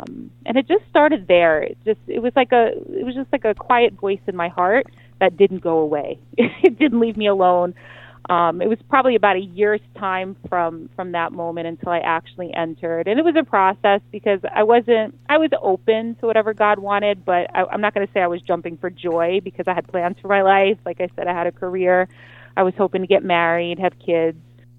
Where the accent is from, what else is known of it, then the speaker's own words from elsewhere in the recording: New York, United States; I always let people know I'm from the Bronx because I feel like it explains a little bit my character